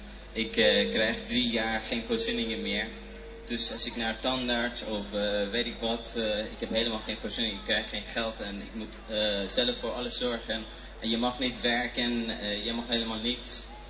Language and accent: Dutch; Iran